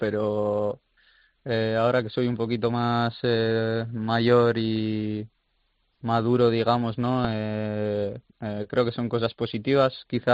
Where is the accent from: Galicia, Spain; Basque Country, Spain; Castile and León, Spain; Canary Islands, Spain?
Basque Country, Spain; moved away as an adult; now in Italy; es mi tierra, es muy bonito